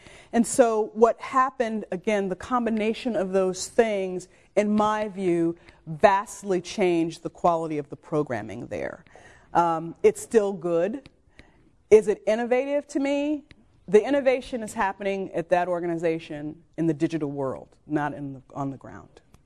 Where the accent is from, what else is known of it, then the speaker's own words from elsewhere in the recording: Williamsburg, United States; And see, I grew up in Williamsburg. This is my hometown.